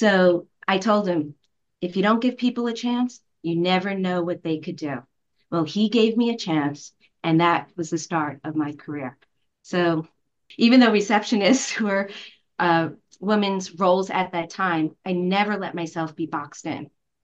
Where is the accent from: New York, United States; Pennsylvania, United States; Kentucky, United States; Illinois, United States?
New York, United States; Brooklyn; For me, as a young girl growing up in Brooklyn and going to high school in Coney Island, there were a few obstacles I faced, especially access to education.